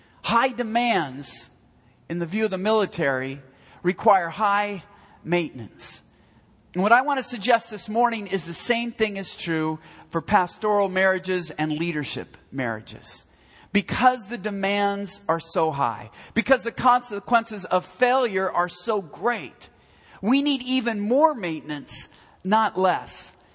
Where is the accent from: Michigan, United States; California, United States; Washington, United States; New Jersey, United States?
Washington, United States; Seattle; I grew up in the Seattle area, not that far from Tacoma, where there was an Air Force base called McCord Air Force Base.